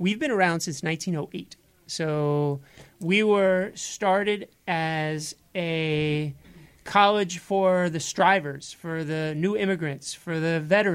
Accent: New York, United States; Oh, I'm a New Yorker.

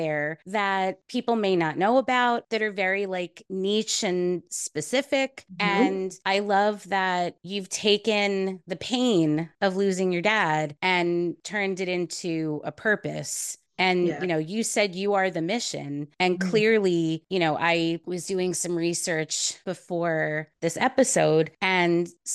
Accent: New York, United States; I am from New York, which anyone listening can hear it in my voice.

